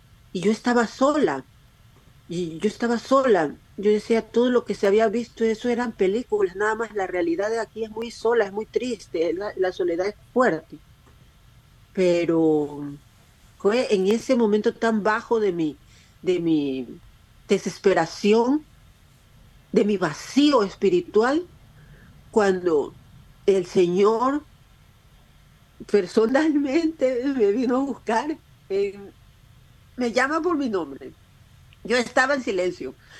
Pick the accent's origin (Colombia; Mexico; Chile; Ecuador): Ecuador; moved away as an adult; Aquí ya había dejado toda mi familia en Ecuador, solo me vine con mi esposo y mi hijita.